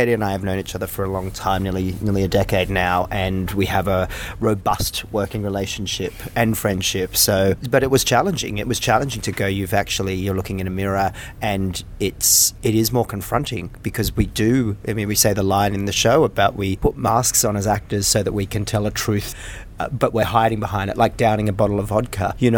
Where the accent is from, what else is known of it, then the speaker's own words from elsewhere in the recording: Australia; I'm Australian.